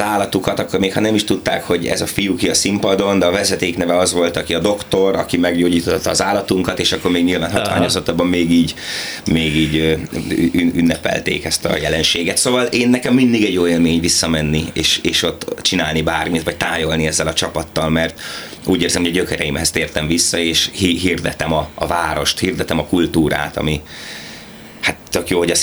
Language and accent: Hungarian; Veresegyház, Pest, Hungary; Veresegyházon nőttem föl, a bölcsőm. Én imádom azt a kisközség, nagyközség, város, most város a legújabb titulus. Hát ott oda jártam iskolába, általános iskolába, ott élnek a szüleim